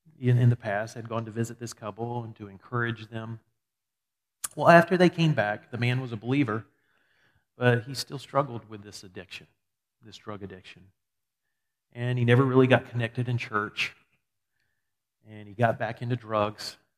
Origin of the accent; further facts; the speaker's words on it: Albany, Georgia, United States; I grew up in Albany years ago. Albany, if you say it really southern. But Albany, Georgia.